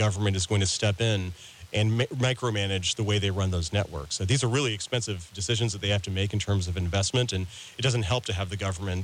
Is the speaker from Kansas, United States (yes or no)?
yes; Parsons, Kansas, United States; Growing up in Parsons, KLKC 1540 AM was, I mean, literally in those days, in the late 70s, early 80s, that was one of my few links to the outside world.